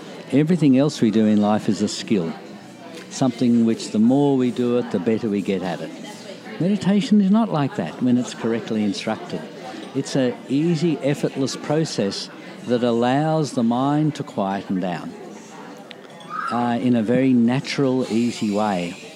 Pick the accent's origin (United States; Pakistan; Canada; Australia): Australia; Aspendale, Victoria; I grew up in Aspendale, so in this area.